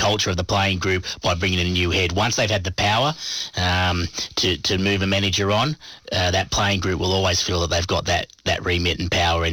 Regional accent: Australia; And I'm an Australian, and I get it

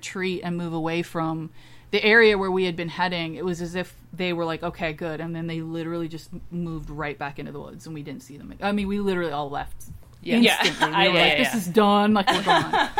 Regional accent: Ontario, Canada; I'm from Canada, so Ancaster, Ontario.

